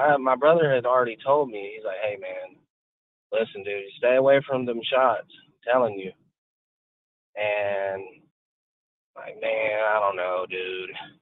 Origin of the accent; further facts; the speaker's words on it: Arkansas, United States; from Arkansas.